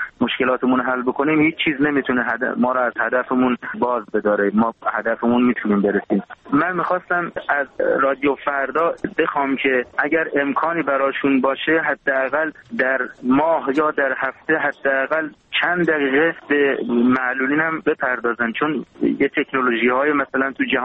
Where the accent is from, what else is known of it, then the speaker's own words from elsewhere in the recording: Iran; now in Turkey; من خودم زمانی که از ایران خارج شدم، تنهایی اومدم به ترکیه